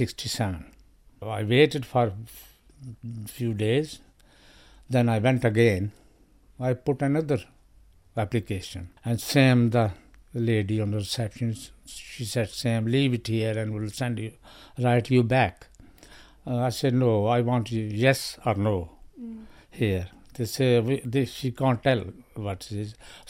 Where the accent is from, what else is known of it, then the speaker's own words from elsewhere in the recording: Pakistan; moved away as an adult; I'm from Pakistan. I was working as a electrician there, and when I came here, I came in Ryfield first